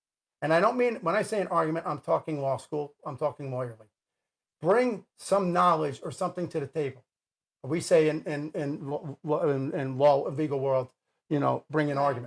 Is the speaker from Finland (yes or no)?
no; United States; me talking to you is therapeutic for me as an American, watching all the nonsense that's going on.